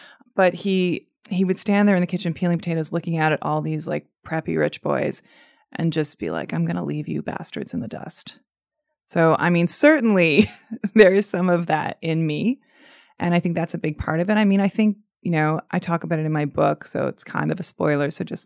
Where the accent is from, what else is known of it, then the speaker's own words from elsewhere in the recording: Scarborough, Ontario, Canada; Scarborough, which is a suburb of Toronto.